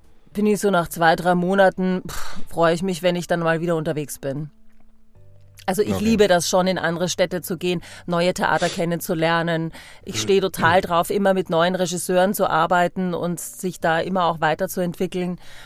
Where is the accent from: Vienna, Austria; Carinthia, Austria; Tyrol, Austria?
Vienna, Austria; Wienerin. Ja, genau, ich bin in Wien geboren